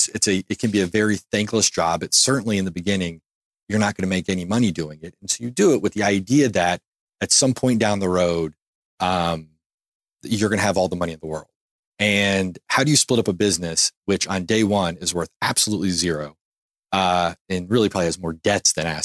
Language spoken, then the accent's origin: English; Memphis, Tennessee, United States; born or raised there